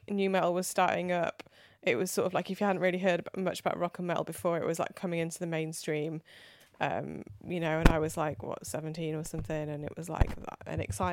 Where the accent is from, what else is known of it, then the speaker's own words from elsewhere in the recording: North West England, United Kingdom; I grew up near Manchester